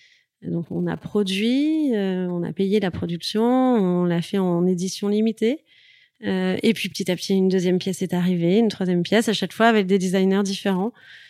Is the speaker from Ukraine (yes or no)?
no; Toulouse, Occitanie, France; Toulouse, moi, je suis toulousaine, donc c'était un peu naturel pour moi.